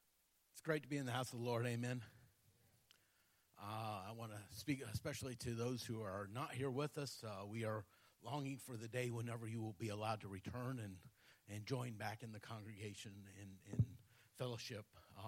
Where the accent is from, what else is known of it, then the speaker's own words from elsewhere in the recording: Philippines; also born or lived in Malaysia; I grew up in the Philippines, Malaysia. My parents were missionaries there. I've spent almost 30 years of my life overseas.